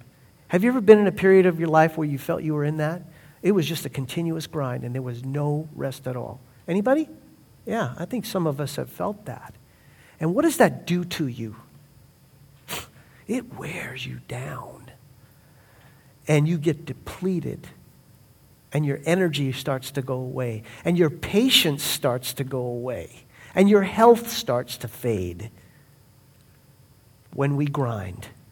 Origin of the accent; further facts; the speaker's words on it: Brooklyn, New York, United States; when I was a child, a long time ago, growing up in Brooklyn, Sunday was a Sabbath day.